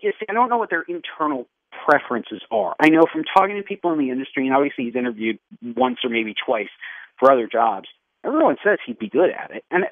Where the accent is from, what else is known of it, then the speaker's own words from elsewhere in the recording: New York, United States; I grew up in New York. So it was the Yankees and the Mets and occasionally the Braves